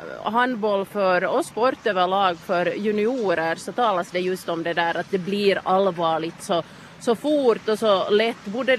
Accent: Kirkkonummi, Uusimaa, Finland; now in Siuntio, Finland; Jag kommer från Kyrkslätt ursprungligen. Jag bor nu i Sjunde

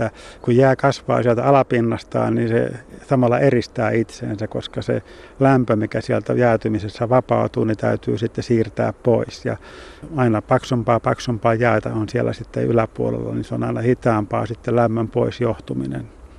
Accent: Southern Finland, Finland; mikä meillä Etelä-Suomessa ainakin on tuttua

